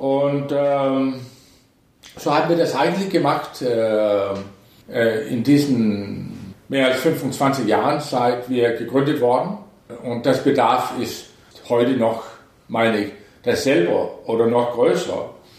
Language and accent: German; Denmark; German is a second language; Ich komme aus Dänemark.